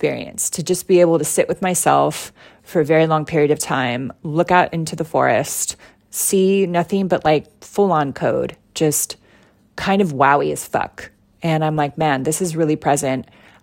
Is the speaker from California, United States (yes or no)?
yes; Mount Shasta, California, United States; just outside my hometown of Mount Shasta